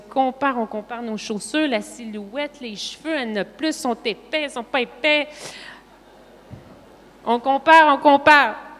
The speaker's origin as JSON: {"language": "French", "region": "Quebec", "country": "Canada", "accent": "Quebec French", "said": "parce que moi, j'ai un accent québécois, et elle a un accent suisse."}